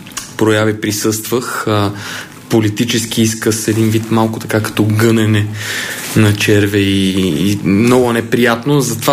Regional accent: Sofia, Sofia City, Bulgaria; moved away; Прекарал съм така доста голяма част от живота си в центъра на София. Роден съм в София. Може би по-голямата част от живота си не съм живял в България и София

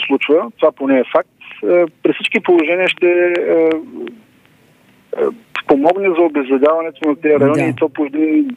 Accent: Burgas Province, Bulgaria; аз съм роден и съм израснал в Странджа.

